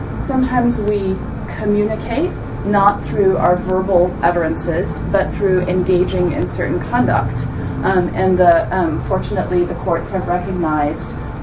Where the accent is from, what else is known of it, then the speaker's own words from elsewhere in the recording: Singapore; I'm from Singapore, and in Asia, until relatively recently, there was this horrible toothpaste